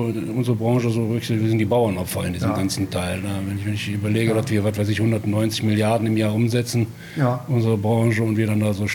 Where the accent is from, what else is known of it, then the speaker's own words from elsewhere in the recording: Bonn, North Rhine-Westphalia, Germany; Ja, in Bonn, im 7. Gebäude aufgewachsen.